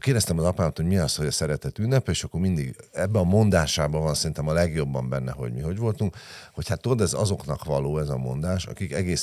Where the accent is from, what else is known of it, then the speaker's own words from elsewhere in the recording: Budapest, Hungary; egy olyan helyen nőttem fel a Szent István Parkba, ami elméletileg úgy kellett volna, hogy legyen, hogy egy kicsit ez az asszimilálódó zsidó polgárságnak egy ilyen gyülekező helye Budapesten